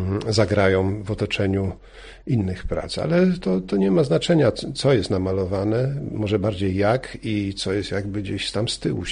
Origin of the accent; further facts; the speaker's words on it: Gorzów Wielkopolski, Lubusz Voivodeship, Poland; Przyjechałem z Gorzowa Wielkopolskiego.